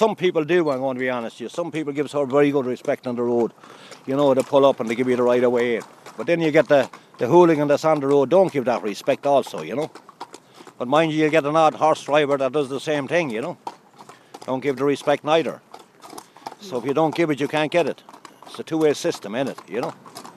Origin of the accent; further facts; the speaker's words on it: Ireland; We're Irish people, we're born and reared in it, you know.